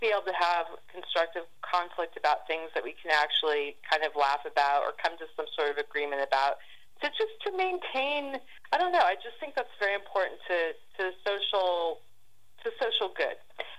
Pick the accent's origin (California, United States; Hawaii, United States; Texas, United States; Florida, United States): California, United States; Los Angeles; I also flew out to my hometown of L.A.